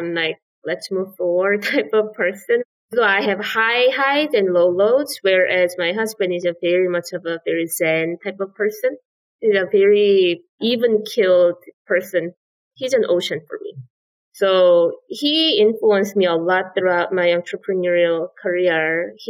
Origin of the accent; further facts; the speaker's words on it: South Korea; Growing up in South Korea back in 1990s and 2000s, it wasn't necessarily an option to me.